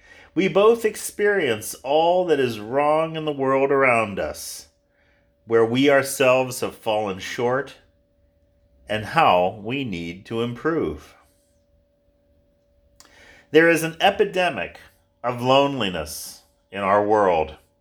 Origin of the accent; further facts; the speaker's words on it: Ohio, United States; from San Diego to Pittsburgh to Chicago, and finally back to this, my home state of Ohio.